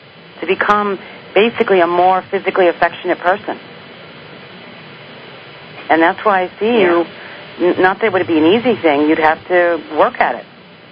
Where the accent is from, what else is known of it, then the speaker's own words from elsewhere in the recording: Brooklyn, New York, United States; I'm a little prejudiced. I'm Italian from Brooklyn. You know, we're all touchy-feely